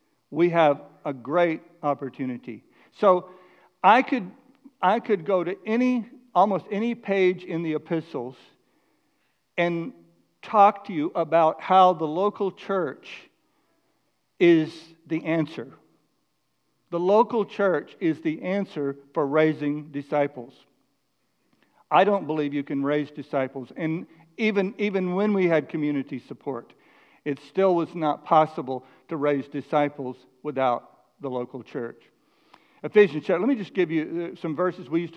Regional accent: McKinney, Texas, United States; when I grew up in McKinney, Texas, the whole community was shared values that were connected really with the Bible.

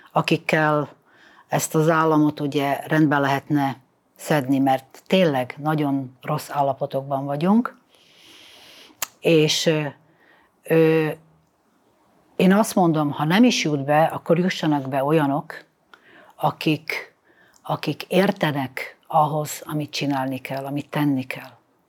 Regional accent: Slovakia; Én szlovákiai magyar vagyok. Én a magyarságomat sosem titkoltam, Mindig elmondtam, hogy magyar nemzetiségű vagyok

